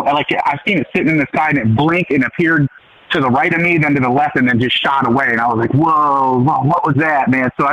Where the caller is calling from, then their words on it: Ohio, United States; I'm calling from Ohio.